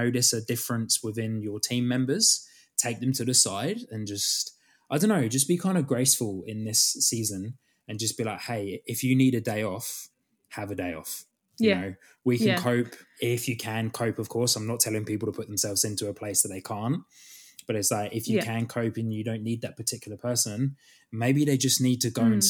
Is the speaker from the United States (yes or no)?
no; United Kingdom; now in New Zealand; I'm not originally from New Zealand. But yeah, so... Really? Yeah, I know, right? How crazy. Yeah, so originally from the UK